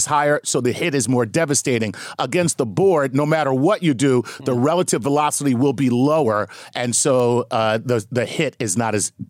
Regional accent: Canada; Growing up in Canada, I know a guy

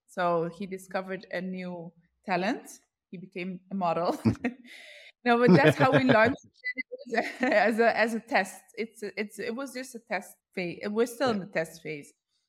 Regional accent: Netherlands; And for a long time, I grew up in the West. I grew up in Netherlands.

